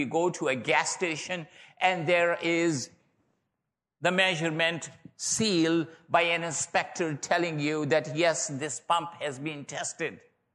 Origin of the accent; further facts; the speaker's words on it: Pakistan; first language Pashto; English is a second language; My mother tongue is Pashto, then Urdu was medium, and then a lot of years were passed, and I arrived at age 30, and then I had to learn English language.